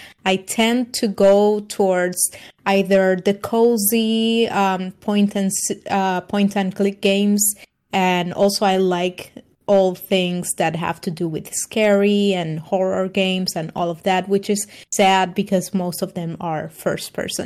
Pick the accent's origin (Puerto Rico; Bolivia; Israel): Puerto Rico; I'm born and raised in Puerto Rico.